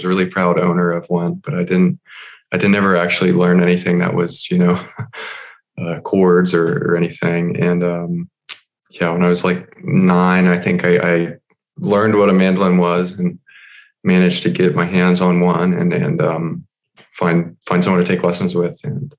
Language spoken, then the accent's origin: English; Chapel Hill, North Carolina, United States; Well, I grew up just like 10 minutes from where I am right now, actually, which is Chapel Hill, North Carolina.